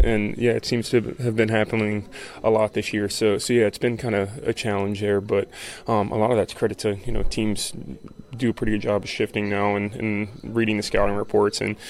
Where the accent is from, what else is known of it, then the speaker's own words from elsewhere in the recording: Florida, United States; So I kind of – even though I grew up in Florida, I always kind of swayed toward D.C. sports.